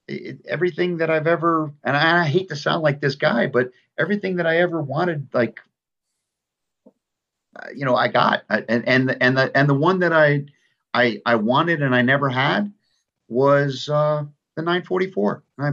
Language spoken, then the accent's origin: English; New York, United States; I grew up in the Northeast in New York, and it would freeze every winter.